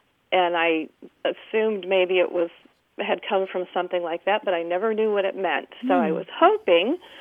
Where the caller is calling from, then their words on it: North Carolina, United States; I'm calling from Chowan County Library in North Carolina.